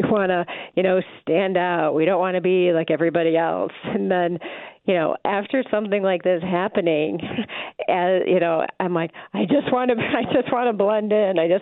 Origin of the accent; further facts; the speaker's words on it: Michigan, United States; And I grew up in Michigan, so I grew up sledding down snow hills, and why would sand be different?